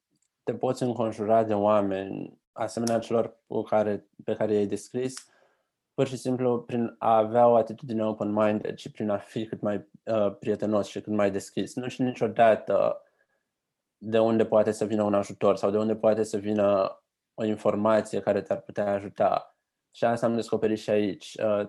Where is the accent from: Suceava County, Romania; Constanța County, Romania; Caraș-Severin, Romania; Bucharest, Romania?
Bucharest, Romania; Pentru că m-am născut în București, am urmat toate studiile în București.